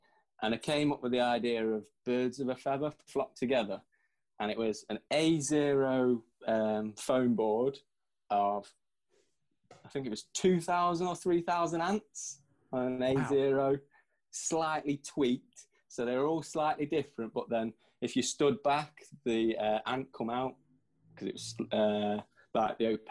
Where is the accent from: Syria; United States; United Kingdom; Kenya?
United Kingdom; Midlands; I'm from the Midlands.